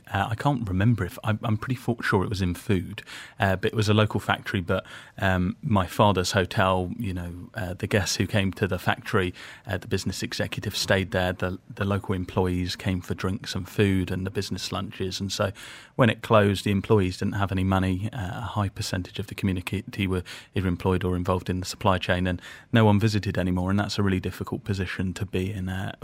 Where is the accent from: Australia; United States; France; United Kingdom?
United Kingdom; Perth, Scotland; born there; So I was born in Perth in Scotland. My father is Dutch, so I'm 2 metres, so they're the tallest nation in the world, and my mother's English. I was born, as you said, in 1990, so I'm 29.